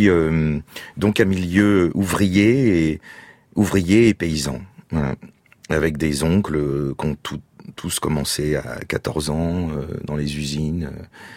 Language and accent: French; Normandy, France; Moi je suis normand, c'est ni une fierté ni une honte, c'est les hasards de la vie m'ont fait naître là de et j'assume tout ça.